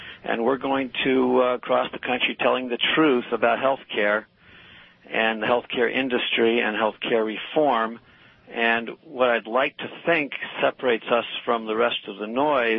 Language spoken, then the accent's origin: English; Corvallis, Oregon, United States; I'm actually from Corvallis, and in case I forget to say, go Beavers.